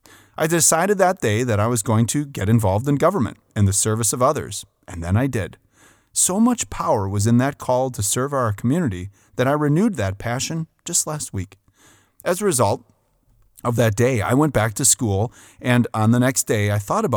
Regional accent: Port Washington, United States; I was elected mayor of my hometown of Port Washington.

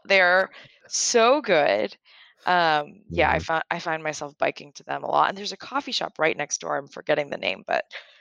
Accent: Houston, Texas, United States; now in Tempe, United States; I mean, so personally, you know, I was born and raised in Houston, and I grew up with the very anti-cul-de-sac ethos.

